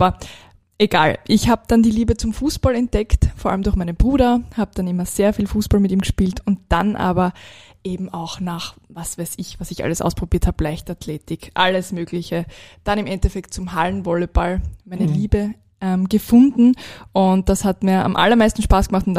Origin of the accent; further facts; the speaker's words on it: Graz, Styria, Austria; now in Vienna, Austria; Also ich bin halt in Graz aufgewachsen.